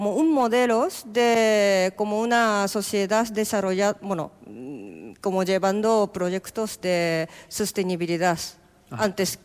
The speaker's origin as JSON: {"language": "Spanish", "country": "Japan", "second_language": "Spanish", "said": "Pues tema de pinchos es como una forma perfecta para los japoneses, porque nosotros no somos vascos que tienen un estómago de capacidad grande, sino que desde tradicionalmente nos gusta comer y probar pequeñas cantidades, pero en variedad"}